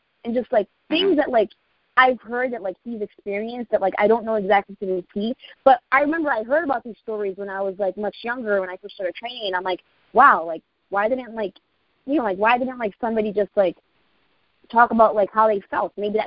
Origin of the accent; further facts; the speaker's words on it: Springfield, United States; But I'm from Springfield.